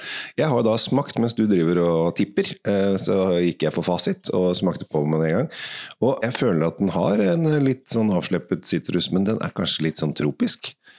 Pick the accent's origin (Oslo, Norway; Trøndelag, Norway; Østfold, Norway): Oslo, Norway; Jeg kommer fra Sinsen, spør jeg å si, i utgangspunktet.